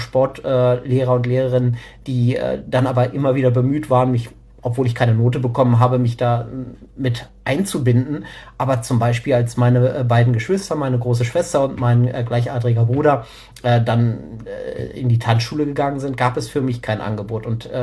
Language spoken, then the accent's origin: German; Hanover, Lower Saxony, Germany; zurück in Hannover, ich komme aus Hannover